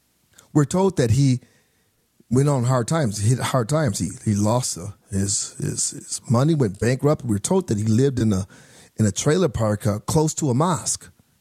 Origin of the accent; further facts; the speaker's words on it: Phoenix, Arizona, United States; I am from Phoenix, Arizona.